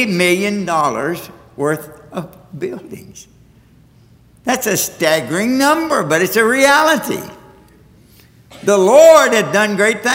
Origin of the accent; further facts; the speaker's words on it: Tennessee, United States; I'm from Eastern Tennessee. We have lots of trees. We have lots of grass, a lot of flowers, you know, everything.